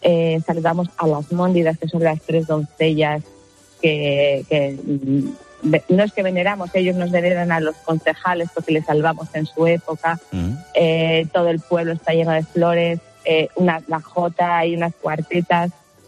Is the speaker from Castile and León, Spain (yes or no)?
yes; Soria, Castile and León, Spain; Y bueno, soy de Soria, capital.